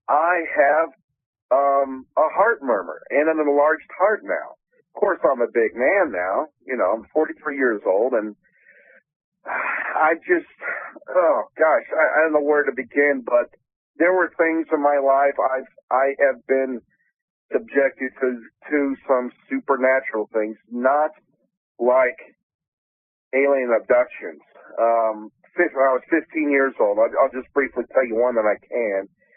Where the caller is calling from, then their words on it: Florida, United States; Hi, Dolores. … I'm from Florida.